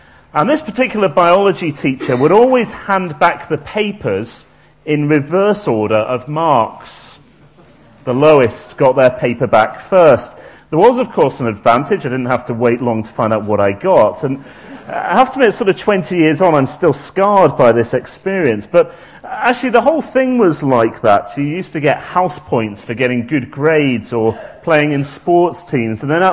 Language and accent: English; Oxford, South East England, United Kingdom; when I go mention I'm from Oxford.